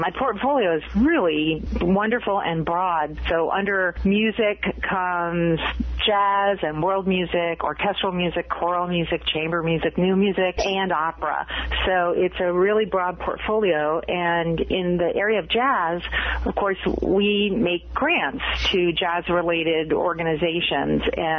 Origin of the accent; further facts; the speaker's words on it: Midwest, United States; But I grew up in the Midwest, and so my Midwestern nice gene kind of got in the way of his grumpy gene